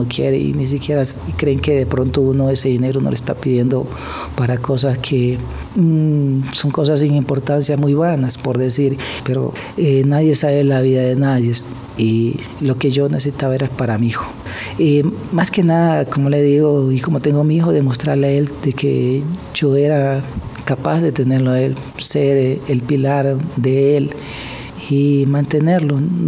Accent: Medellín, Antioquia, Colombia; now in Ecuador; Vengo de Medellín, una tierra pues que hay que luchar para sobrevivir más que nada. Los primeros años aquí en Ecuador pues fueron muy pesados, no conocía a nadie.

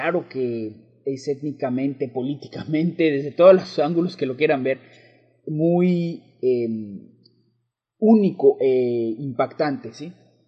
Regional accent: Mexico; como mexicano que soy

